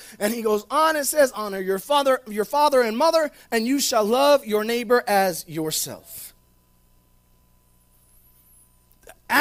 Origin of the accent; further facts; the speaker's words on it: South Bronx, New York, United States; It's the truth. I came from the South Bronx. I have seen some messed up relationships.